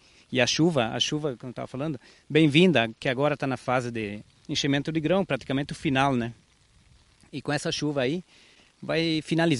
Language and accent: Portuguese; São Carlos, Santa Catarina, Brazil; É São Carlos, perto de Chapecó.